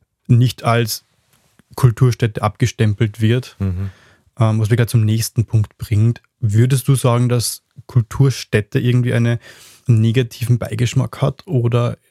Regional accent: Upper Austria, Austria; in Ried im Innkreis, das ist Nachbarsbezirk von meiner Heimat

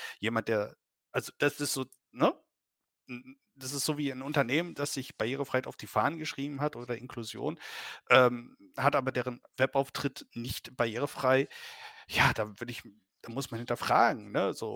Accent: Saxony, Germany; Landkreis Nordsachsen, Landkreis Zwickau oder was auch immer für einen Landkreis oder Vogtland eingibt zum Beispiel, das sind ja so Gegenden hier bei mir, der Gegend, wo ich herkomme

